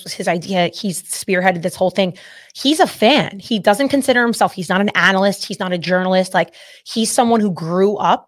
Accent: New Jersey, United States; because I'm from New Jersey and that's how we all are.

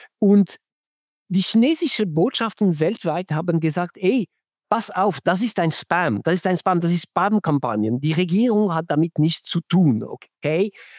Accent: Switzerland; Aber ich als Schweizer, ich habe nie einen solchen Anruf bekommen.

